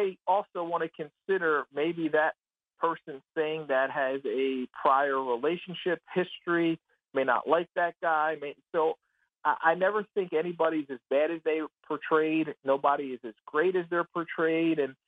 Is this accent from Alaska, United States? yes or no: no; Philadelphia, Pennsylvania, United States; I grew up in Philadelphia. I know what that fan base is like